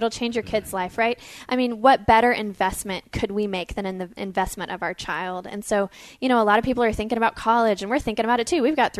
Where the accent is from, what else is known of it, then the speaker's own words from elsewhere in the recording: Houston, Texas, United States; I say naked because I'm from Houston